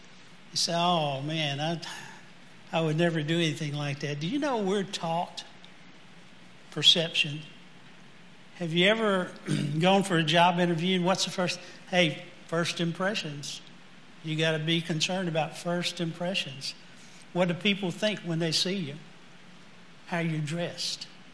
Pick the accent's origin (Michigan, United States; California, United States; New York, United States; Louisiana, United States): Louisiana, United States; I'm from South Louisiana, by the way. I don't talk backwards.